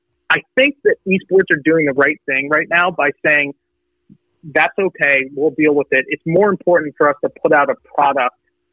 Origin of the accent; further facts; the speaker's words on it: New York, United States; I'm a New Yorker. I grew up in New York.